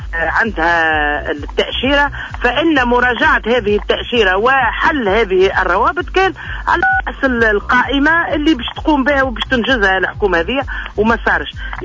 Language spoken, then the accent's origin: Arabic; Tunisia; أنا كمواطنة تونسية